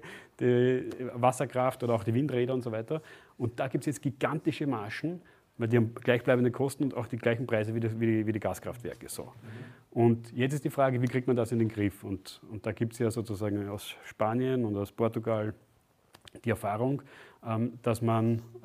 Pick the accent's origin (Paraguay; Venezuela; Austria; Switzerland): Austria; haben wir als Österreicher, also auch als österreichische Bundesregierung, da ja sozusagen nur bedingt Zugriff.